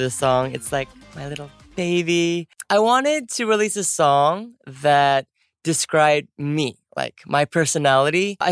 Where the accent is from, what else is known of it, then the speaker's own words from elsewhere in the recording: California, United States; And California, which is my home state.